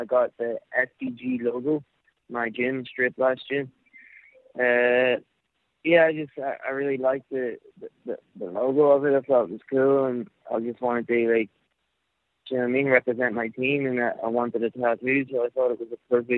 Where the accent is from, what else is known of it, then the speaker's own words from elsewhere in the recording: Strabane, Northern Ireland, United Kingdom; I come from Strabane and Ireland